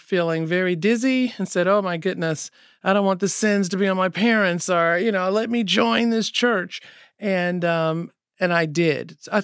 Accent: Florida, United States; I remember I grew up in the Missionary Baptist Church in Florida.

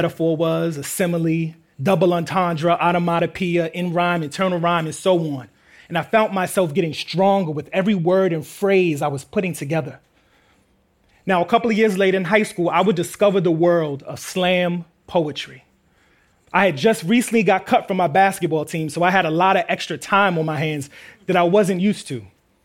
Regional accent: Queens, New York, United States; What can I say? We're from Queens.

